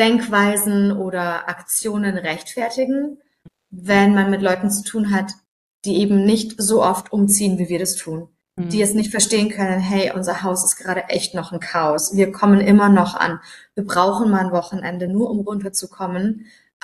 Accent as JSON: {"language": "German", "town": "Ulm", "region": "Baden-Württemberg", "country": "Germany", "said": "Und ich komme ja aus Ulm ursprünglich, komplett andere Richtung, aus dem Schwabeländle."}